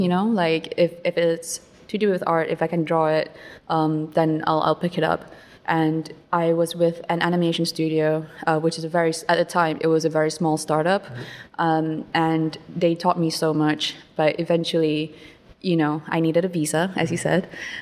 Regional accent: Malaysia; moved away as an adult; now in United Kingdom; I am born and bred in Malaysia. So at 19 years old, I come to the UK for to study animation

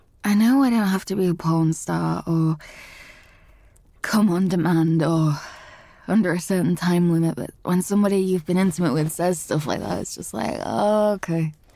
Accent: Yorkshire and the Humber, United Kingdom; I sound like I was born in Yorkshire. I am from Yorkshire.

